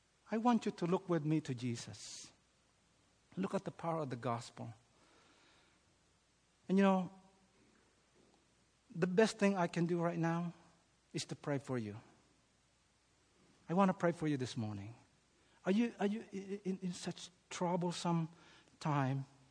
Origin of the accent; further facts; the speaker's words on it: Philippines; now in United States; I remember when I was new to the United States and growing up in the Philippines where we were poor.